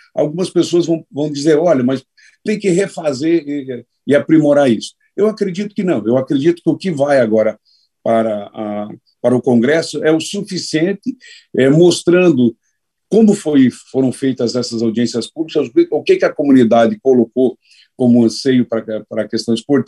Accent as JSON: {"language": "Portuguese", "region": "Paraná", "country": "Brazil", "said": "eu sou do estado do Paraná"}